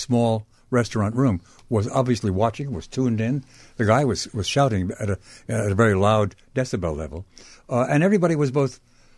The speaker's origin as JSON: {"language": "English", "town": "Brooklyn", "region": "New York", "country": "United States", "tie": "born or raised there", "said": "When I was a little boy growing up in Brooklyn, my father, who loved to dine out, would often take us to a place called Luchow's."}